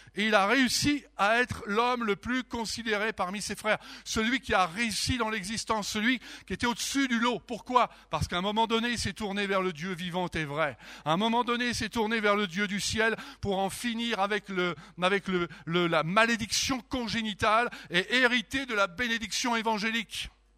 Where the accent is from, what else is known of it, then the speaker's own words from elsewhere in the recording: Normandy, France; moi je suis français, et en plus normand, ça aggrave le truc